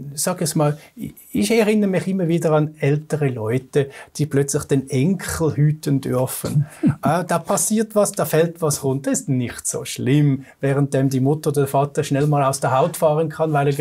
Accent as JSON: {"language": "German", "region": "Zurich", "country": "Switzerland", "tie": "born there", "said": "In der Stadt Zürich."}